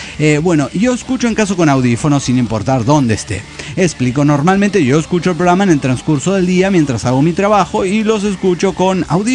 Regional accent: Monterrey, Nuevo León, Mexico; de Monterrey, Nuevo León, México.

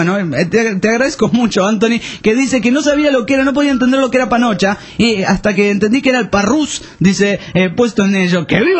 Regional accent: Honduras; Me le dan un saludo a mi tierra natal, mi bella Honduras, pero ya.

